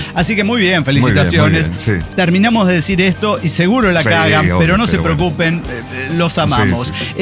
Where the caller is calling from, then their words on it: Chetumal, Quintana Roo, Mexico; Estoy, como siempre, desde el límite entre Quintana Roo, el estado de Quintana Roo, y el estado de Yucatán.